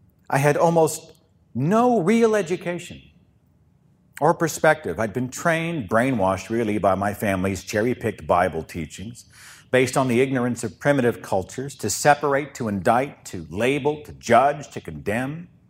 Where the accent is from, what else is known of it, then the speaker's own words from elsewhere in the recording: Oklahoma, United States; I'm from Oklahoma.